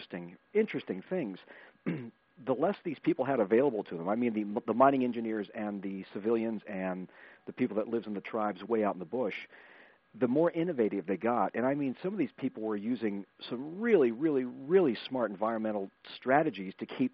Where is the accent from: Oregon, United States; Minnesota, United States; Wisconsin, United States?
Oregon, United States; Portland; And I'm from the Pacific Northwest, Portland, Oregon